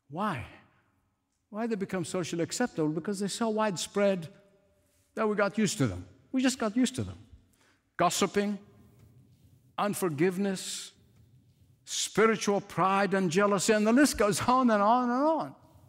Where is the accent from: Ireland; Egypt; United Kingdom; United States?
Egypt; I want to conclude by telling you a story that was drummed in my ear as a boy growing up in Egypt.